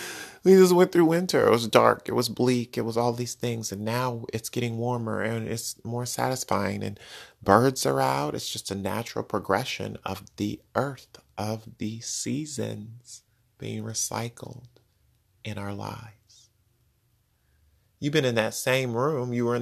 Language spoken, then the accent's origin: English; New York, United States; my grandparents who are in their 80s and being a New Yorker with a big, bad, strong immune system